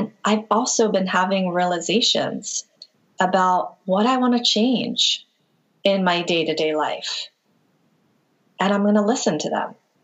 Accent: Philadelphia, Pennsylvania, United States; Like, I think I grew up in Philadelphia, and so I think about, you know, those single moms in the city who generally are food shopping at the local liquor store.

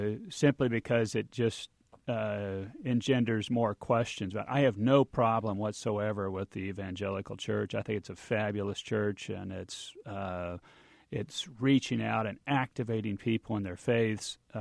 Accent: Parker, Kansas, United States; I went Methodist because growing up in Parker, Kansas, 250 people, that was the only church we had in town.

